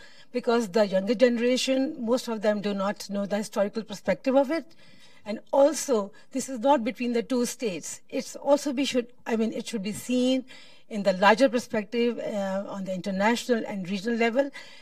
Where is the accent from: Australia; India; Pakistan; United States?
Pakistan; I'm from Pakistan.